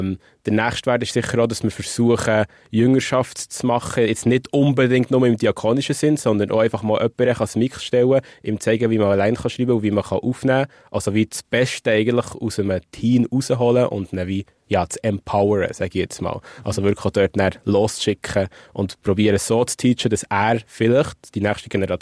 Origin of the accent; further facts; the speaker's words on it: Switzerland; als Schweizer Rapper wird man ein bisschen belächelt